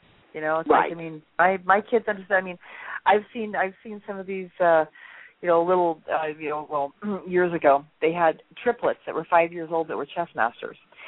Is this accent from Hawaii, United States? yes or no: yes; Hawaii, United States; born there; Well, I was born in Hawaii, and it's like, they, you know, they have the Rainbow Warriors over there.